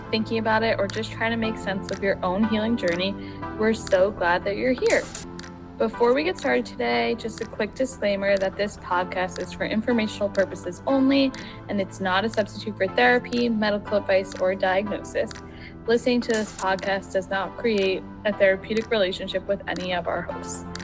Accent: New Jersey, United States; I was born and raised in New Jersey. I'm a first-generation immigrant, obsessed with my dog, Rusty, and a first-time mom.

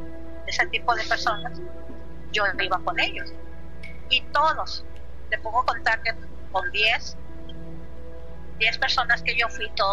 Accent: Torreón, Coahuila, Mexico; now in San Antonio, United States; somos de Torreón, Coahuila, México.

